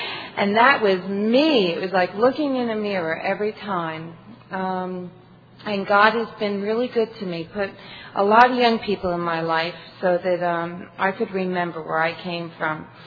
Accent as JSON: {"language": "English", "town": "Newark", "region": "New Jersey", "country": "United States", "tie": "born or raised there", "said": "And I'm not from New York, but I grew up very close to New York. I grew up in Newark, New Jersey."}